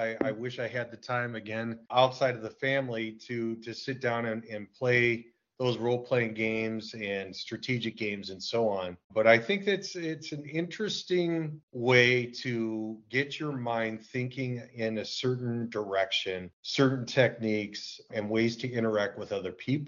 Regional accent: Wisconsin, United States; So where I grew up in Wisconsin, the creator and developer of Dungeons and Dragons lived close by.

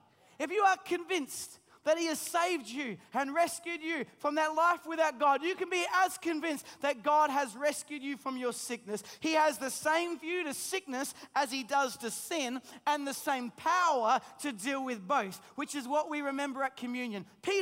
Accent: Australia; We're so Aussie, aren't we?

